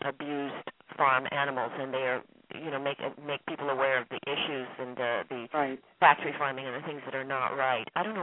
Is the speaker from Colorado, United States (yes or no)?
yes; Boulder, Colorado, United States; also born or lived in New York City; though I was born in New York City, I grew up in Boulder, Colorado, and there's farmland for days there